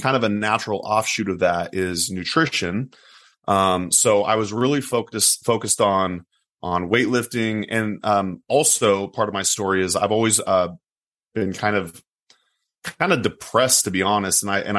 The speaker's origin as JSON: {"language": "English", "region": "Oregon", "country": "United States", "tie": "born or raised there", "said": "I grew up in Oregon."}